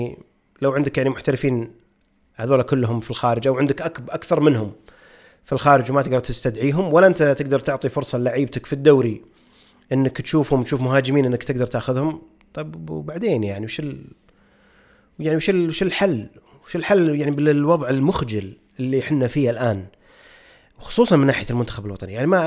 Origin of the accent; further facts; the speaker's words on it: Saudi Arabia; خلها بالنسبه لنا احنا كسعوديين متاقلمين مع الموضوع وتعودنا